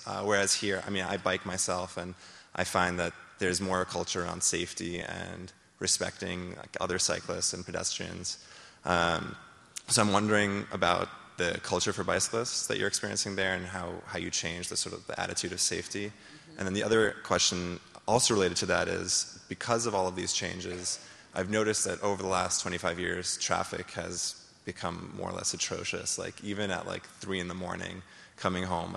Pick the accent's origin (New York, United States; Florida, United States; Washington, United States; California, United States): New York, United States; So I grew up in New York on 64th and 1st. I was there for about 25 years